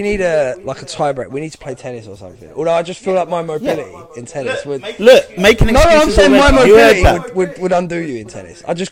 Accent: India; And I remember thinking, like, just being Indian, it's all right.

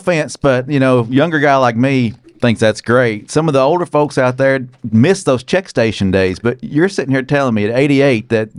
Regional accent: Decatur, Tennessee, United States; I grew up in Decatur, Tennessee, just north of Chattanooga, and I didn't see turkeys growing up. So born in 85, hunted all my life, and it wasn't until I moved to Middle Tennessee

